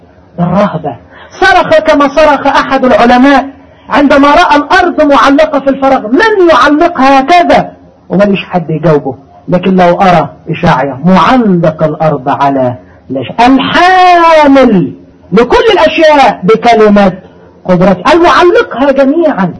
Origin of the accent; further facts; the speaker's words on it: Egypt; كتب في جريدة عندنا في مصر